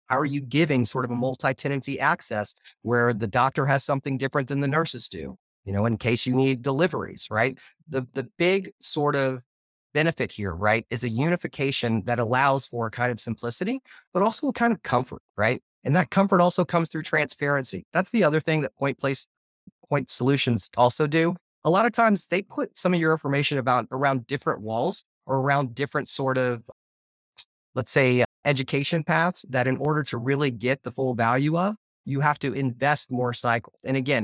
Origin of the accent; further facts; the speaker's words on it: Arkansas, United States; So I come from Arkansas, and while it was a good practice there to take old clothing and make it into quilts for the winter